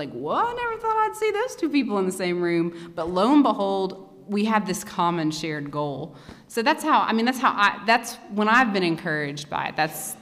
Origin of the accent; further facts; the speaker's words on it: Dayton, Tennessee, United States; I go to church in Cleveland, Tennessee. I'm from Dayton, Tennessee.